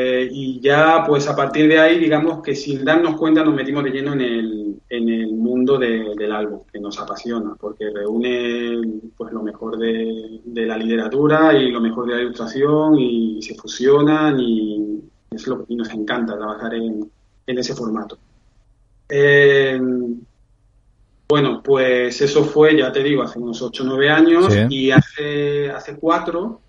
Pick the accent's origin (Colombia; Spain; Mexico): Spain; Seville, Andalusia; Vale, pues mira, yo soy de Sevilla